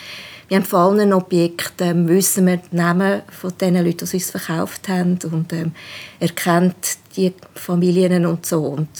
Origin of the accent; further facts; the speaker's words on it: Switzerland; Also wir gehen jetzt da nicht einfach jetzt als Schweizer, als Museum oder Universität einfach mal auf die Idee ein bisschen rumgraben und so.